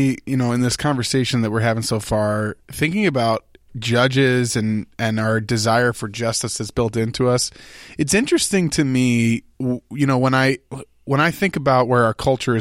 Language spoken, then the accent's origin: English; Illinois, United States; but I grew up in Illinois, and my dad had some ties with the police there.